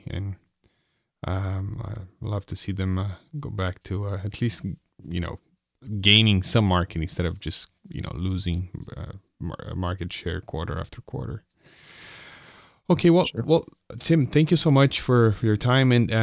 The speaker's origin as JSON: {"language": "English", "country": "Canada", "said": "And me as a Canadian, I root for them."}